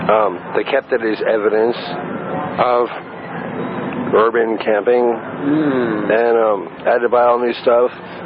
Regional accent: Virginia, United States; I lost my wallet. I'm from Virginia.

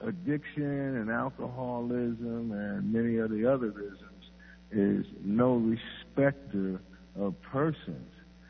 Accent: New York, United States; I'm from New York.

